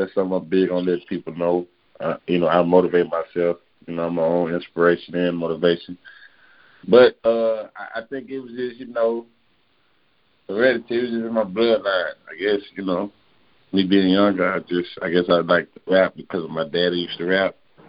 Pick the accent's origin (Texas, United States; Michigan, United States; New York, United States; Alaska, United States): Texas, United States; listening to my music, you can't tell I'm from Texas until you hear me talking.